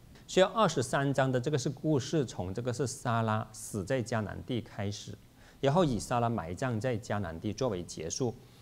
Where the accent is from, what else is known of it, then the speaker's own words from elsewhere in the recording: California, United States; 特别是对我们，比如说在我们加州人来说吧